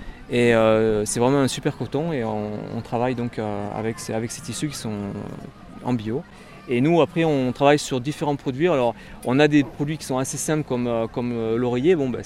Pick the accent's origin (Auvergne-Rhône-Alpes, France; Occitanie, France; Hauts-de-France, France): Auvergne-Rhône-Alpes, France; also born or lived in Serbia; Et moi, je suis originaire de l'Ardèche, donc j'ai passé mon enfance ici, donc je suis revenu un peu aux sources pour m'installer.